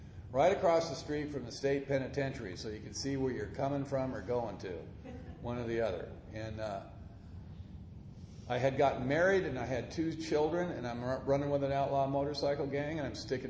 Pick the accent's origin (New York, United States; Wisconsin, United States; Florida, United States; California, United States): California, United States; Los Angeles; also born or lived in Oregon; I came back down from Oregon, back down to Los Angeles, where I'm from.